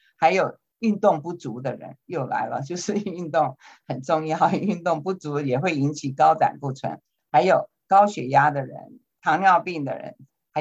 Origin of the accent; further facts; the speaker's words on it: China; 但是它的作用其实是跟 statin很类似哈，就是我们中国人讲的红糟了哈，